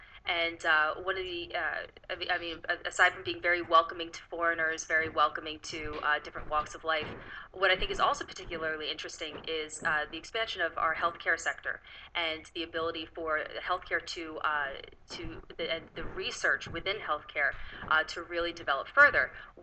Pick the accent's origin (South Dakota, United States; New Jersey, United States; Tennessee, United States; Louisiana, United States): New Jersey, United States; now in Miami, United States; I grew up in South Jersey, so I'm particularly happy to have him on our panel.